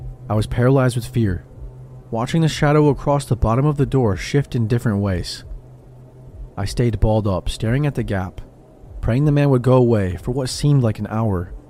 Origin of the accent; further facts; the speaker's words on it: England, United Kingdom; I'm from England